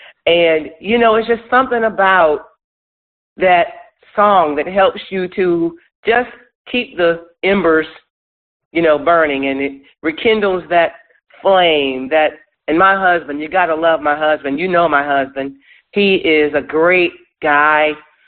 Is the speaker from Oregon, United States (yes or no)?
no; Michigan, United States; I love the music of … because I grew up near Detroit.